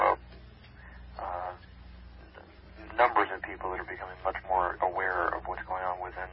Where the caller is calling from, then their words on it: California, United States; I'm calling from the South Bay Area.